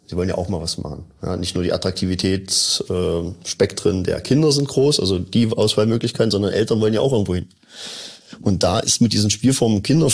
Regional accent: Saxony-Anhalt, Germany; Das ist ein anderer Menschenraum im Zusammenleben als das, wo ich herkomme, aus dem Salzlandkreis

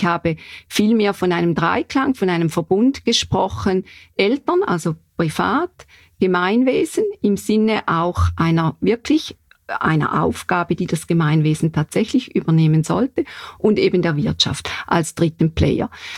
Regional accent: St. Gallen, Switzerland; oder auch wo ich herkomme in St. Gallen

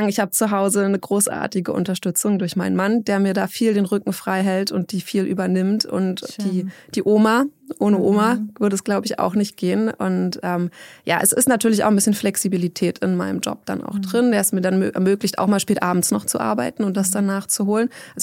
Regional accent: Berlin, Germany; born there; Also ich bin gebürtige Berlinerin, habe auch in Berlin studiert

